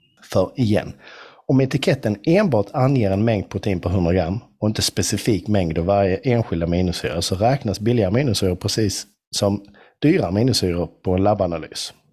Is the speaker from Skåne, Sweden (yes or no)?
yes; Skåne, Sweden; accent: Scanian; Väldigt tydlig på mitt skånska fina lilla vis.